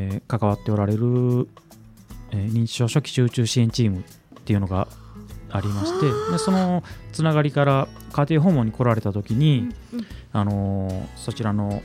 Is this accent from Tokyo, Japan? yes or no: no; Kyoto, Japan; 私ずっと京都出身で京都に住んでまして、はい、二十数年間魚屋の仕事をしてたんですけども。